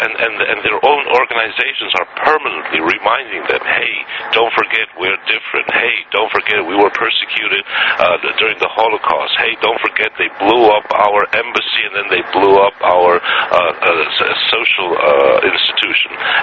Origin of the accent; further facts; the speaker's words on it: United States; Yes, I was brought up in America